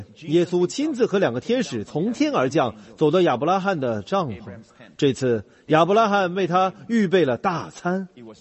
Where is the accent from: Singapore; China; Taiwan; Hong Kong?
Singapore; 我们新加坡人会这样说，你要小心，若不警觉，别人便会爬到你头上，其他人就会胜过你。